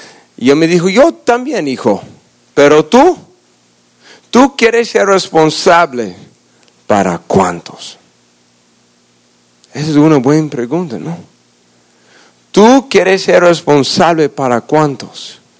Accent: Denver, Colorado, United States; Yo soy de Denver, Colorado, originalmente soy de mi mamá, pero soy en Denver, Colorado.

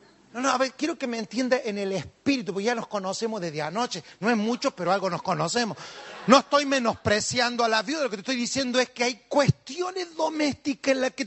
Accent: Argentina; now in Spain; usted sabe que yo vengo de allá de Argentina

